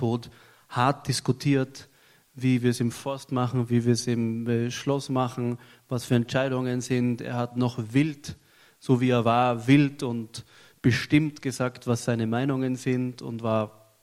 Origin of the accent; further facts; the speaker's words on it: Vienna, Austria; Ich bin in Wien geboren und habe in Wien auch meine Schule fertig gemacht.